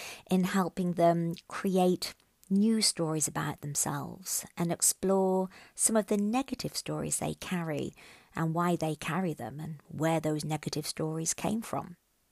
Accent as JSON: {"language": "English", "town": "Birmingham", "region": "West Midlands", "country": "United Kingdom", "also_born_or_lived": "Ghana", "moved": "yes", "lives_now": "Sweden", "said": "I am a Brummie, that means a person who was born in Birmingham in the United Kingdom. And I have lived for 6 years in Ghana in West Africa and currently reside in Sweden."}